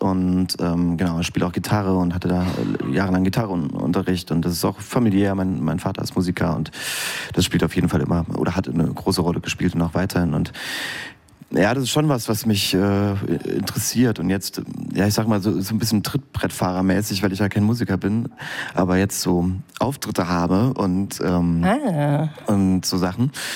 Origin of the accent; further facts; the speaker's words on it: Saarbrücken, Saarland, Germany; Ich komme aus Saarbrücken und habe da die Waldorfschule besucht.